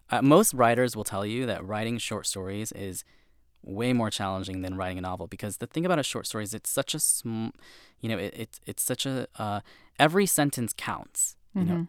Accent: Champaign, Illinois, United States; because I think in the Midwest, in the town that I grew up in Champaign

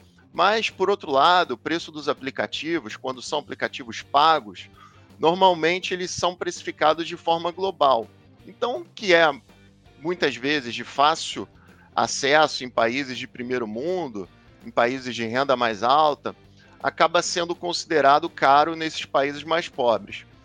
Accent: Rio de Janeiro, Brazil; Sou carioca

